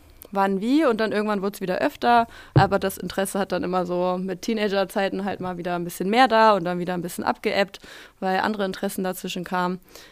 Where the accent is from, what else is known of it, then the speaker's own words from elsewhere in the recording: Farmsen, Hamburg, Germany; Ja, weil da komme ich halt aus der Ecke her.